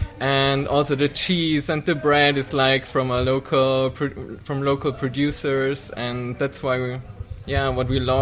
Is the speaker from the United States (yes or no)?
no; Austria; now in Berlin, Germany; No, I'm from Austria originally.